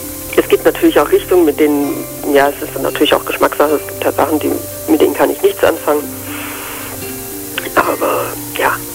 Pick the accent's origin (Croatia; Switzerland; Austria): Croatia; das ist halt auch sehr Kroatien verwandt, ich komme ja aus Kroatien und das fand ich dann sehr, sehr nett